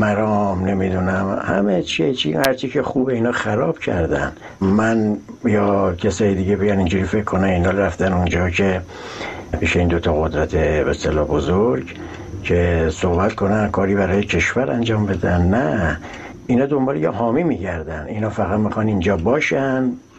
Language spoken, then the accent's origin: Persian; Iran; به عنوان یک ایرانی اینو خوب از داخل من دارم میبینم